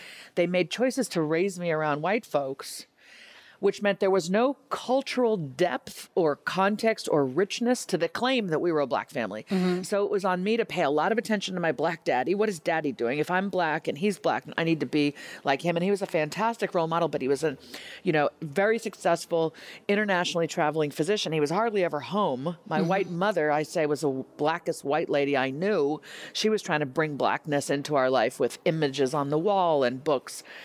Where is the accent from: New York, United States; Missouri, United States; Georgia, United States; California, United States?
New York, United States; also born or lived in Madison, Wisconsin / Northern Virginia / Middleton, Wisconsin; Growing up in New York, outside of Manhattan, Madison, Wisconsin, Northern Virginia, and then Middleton, Wisconsin, there weren't many kids who looked like me.